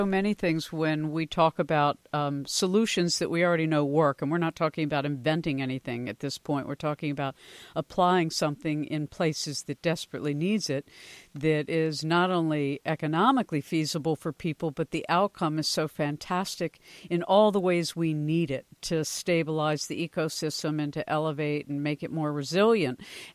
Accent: Maryland, United States; I'm going, oh, yippee, here in Maryland, my home state.

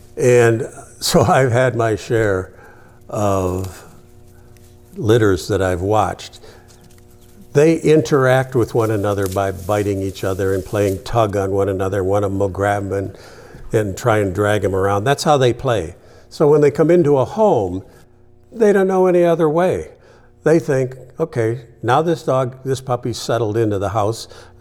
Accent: Canada; I grew up in Canada. I'd walk him in the woods across from our house.

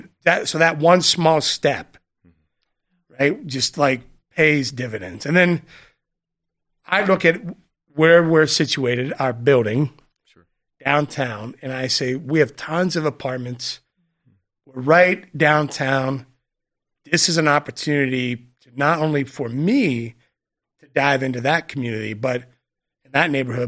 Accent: Tyrone, United States; I grew up in Tyrone, native Tyronian, blue collar, hard nosed, right?

